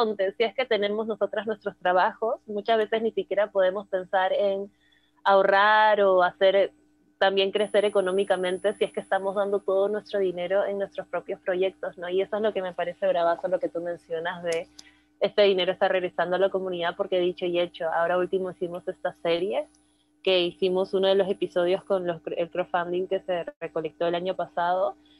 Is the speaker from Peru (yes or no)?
yes; Peru; hemos sido criadas en eso, ¿no? Como peruanas, cuando no tu tía ha hecho una pollada y tú le has colaborado, ¿no?